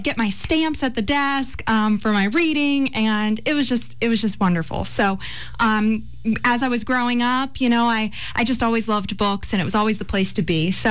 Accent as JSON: {"language": "English", "town": "Fredericksburg", "country": "United States", "tie": "born or raised there", "said": "When I was a kid growing up in the Fredericksburg area, my grandmother would take me to the Fredericksburg branch."}